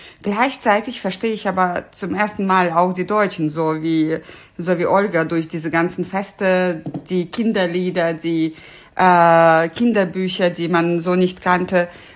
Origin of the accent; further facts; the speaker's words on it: Russia; was mir manchmal schwer fällt als Russin.